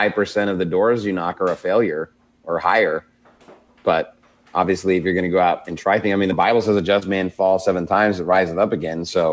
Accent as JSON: {"language": "English", "town": "Amarillo", "region": "Texas", "country": "United States", "said": "I'm from Amarillo area, and so Oklahoma City kind of feels like home a little bit just because it's windy and there's nothing to do."}